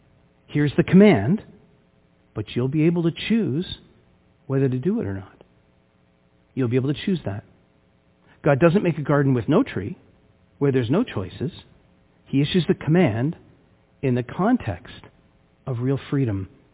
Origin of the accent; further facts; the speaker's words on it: Scarborough, Ontario, Canada; now in Ottawa, Canada; I'm originally from Scarborough, and at the same time, I've lived here for, it'll be 12 years this October.